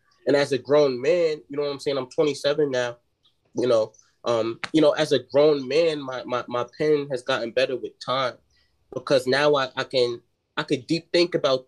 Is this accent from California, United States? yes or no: no; New York, United States; now in Richmond, United States; I live in Virginia at the moment, Richmond, Virginia. I was born and raised in New York though.